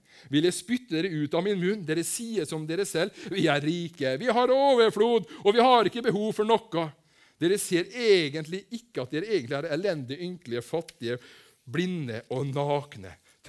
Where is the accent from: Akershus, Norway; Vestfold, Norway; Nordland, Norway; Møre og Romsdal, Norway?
Møre og Romsdal, Norway; Kristiansund; Jeg kommer fra Kristiansund.